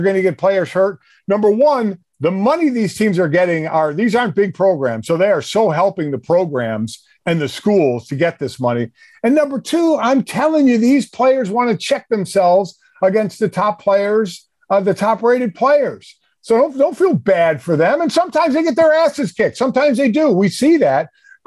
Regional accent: Philadelphia, Pennsylvania, United States; And I came from Philly where it's for real.

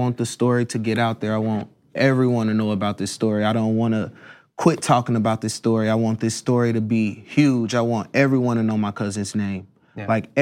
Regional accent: Dayton, Ohio, United States; White supremacist terrorists in my hometown Dayton were trending at number one.

